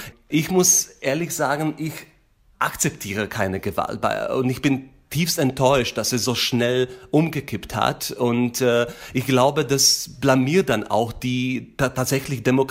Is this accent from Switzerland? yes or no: no; Slovakia; Und wir sehen das in meiner Heimat, in der Slowakei